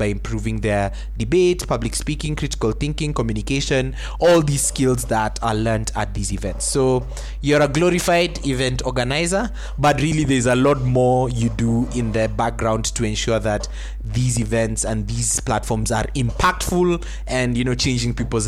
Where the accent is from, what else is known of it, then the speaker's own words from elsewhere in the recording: Kenya; But I think for us as Kenyan, we will feel this impact maybe in a few years to come.